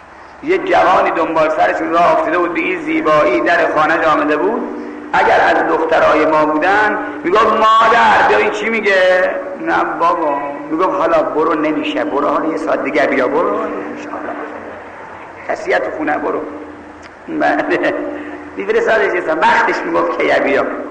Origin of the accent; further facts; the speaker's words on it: Mashhad, Razavi Khorasan, Iran; now in Tehran, Iran; من بچه ای مشهدم، خدا شاهده هر سال که از تهران میام مشهد